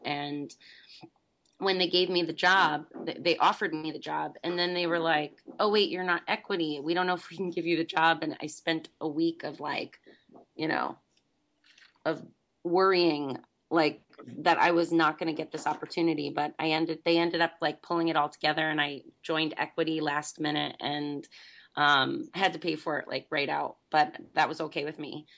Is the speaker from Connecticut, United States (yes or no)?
yes; Connecticut, United States; but I grew up in Connecticut, and I loved playing sports.